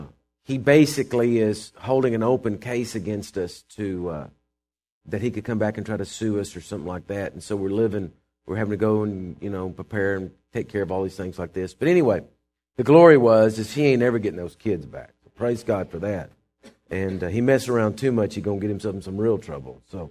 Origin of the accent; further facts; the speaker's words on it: Texas, United States; And that's why we're from the Lone Star State and we live out in the country like we do.